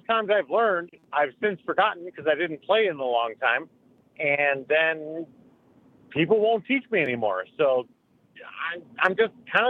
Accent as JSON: {"language": "English", "region": "Illinois", "country": "United States", "moved": "yes", "said": "I played Euchre before, but, you know, I'm a transplant from Illinois, and so the thing"}